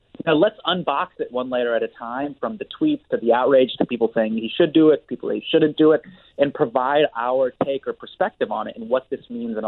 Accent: United States; my life growing up in the States here over the past 30 years

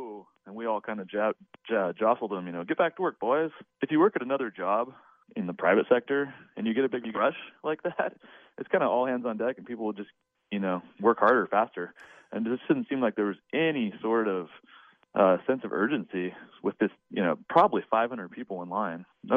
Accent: Eugene, Oregon, United States; I'm actually from Eugene, Oregon.

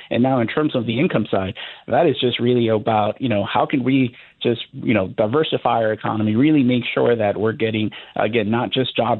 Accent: Miami, Florida, United States; now in New Orleans, United States; I'm actually originally from Miami, Florida.

